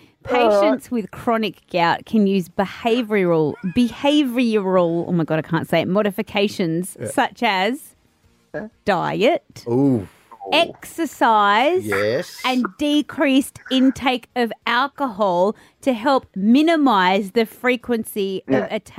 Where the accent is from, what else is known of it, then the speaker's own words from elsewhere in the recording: England, United Kingdom; I grew up in England. So I went to Sandown Primary School